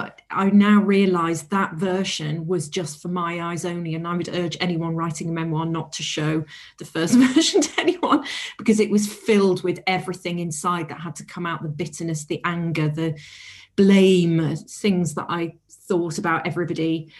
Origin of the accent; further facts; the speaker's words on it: Wales, United Kingdom; I grew up in North Wales near the coast, although it wasn't a particularly beachy area.